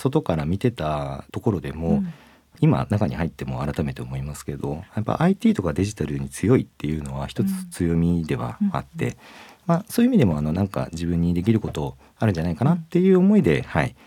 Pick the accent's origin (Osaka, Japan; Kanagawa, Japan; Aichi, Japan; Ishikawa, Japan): Ishikawa, Japan; Suzu; moved away as an adult; now in Tokyo, Japan; もともと私石川県の珠洲市っていうところの出身でして、能登半島の先っぽなんですけど